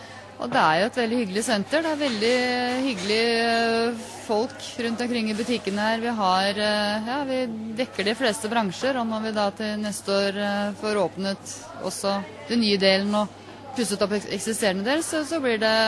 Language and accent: Norwegian; Skien, Vestfold og Telemark, Norway; Jeg er opprinnelig fra Skien.